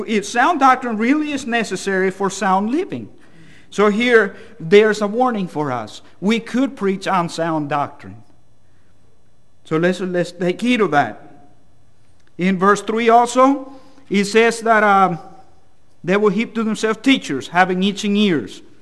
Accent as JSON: {"language": "English", "country": "El Salvador", "tie": "born or raised there", "second_language": "English", "moved": "as an adult", "lives_now": "Dublin, United States", "said": "And I should just say that I was born and raised in El Salvador, Central America. I was 20 years old whenever I moved to Dublin, Georgia, and I've been there ever since. So if you think I talk a little funny"}